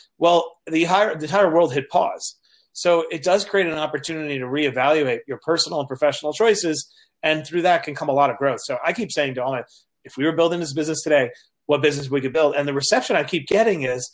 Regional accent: Queens, New York, United States; It's important to me because I grew up in Queens, very, very poor, and my mother always had chronic ailments, and we didn't have health insurance.

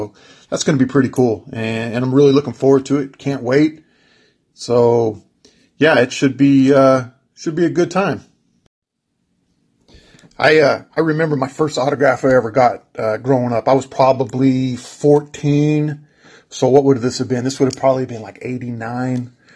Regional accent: California, United States; I'm a huge Ricky Henderson fan growing up in California. The Oakland A's right up the road.

